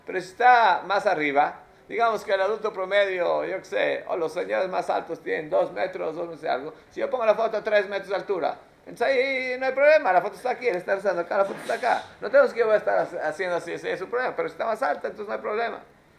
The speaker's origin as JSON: {"language": "Spanish", "country": "Mexico", "tie": "born or raised there", "said": "Ahí decían cuando yo estaba creciendo en México que Acapulco es un lugar muy santo."}